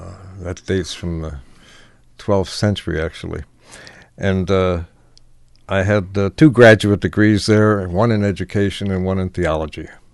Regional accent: Buffalo, New York, United States; I was born in Buffalo, New York. At that time, it was the seventh largest city in the United States. And I grew up there and went to grammar school and high school there.

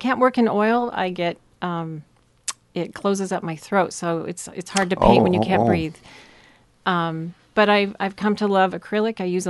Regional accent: Seattle, Washington, United States; now in Portland, United States; Well, I have lived in Portland, Oregon since 1980. I grew up in Seattle.

